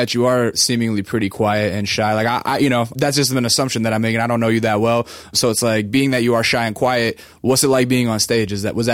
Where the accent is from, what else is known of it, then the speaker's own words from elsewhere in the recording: Alaska, United States; My dad was in the Air Force. I'm from Alaska. That's how I ended up there, because my dad's in the Air Force.